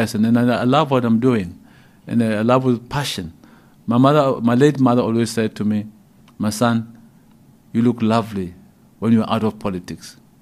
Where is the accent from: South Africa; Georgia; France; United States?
South Africa; I express myself freely as a South African citizen